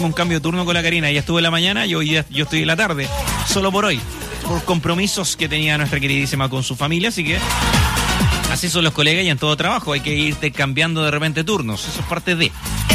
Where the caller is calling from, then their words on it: Valdivia, Los Ríos, Chile; Somos de acá de Valdivia, los escuchamos todas las tardes.